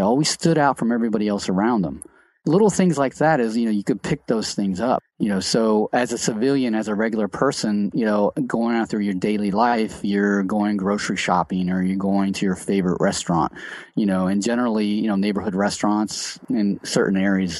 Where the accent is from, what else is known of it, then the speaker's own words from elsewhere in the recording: Cincinnati, Ohio, United States; I'm from Cincinnati.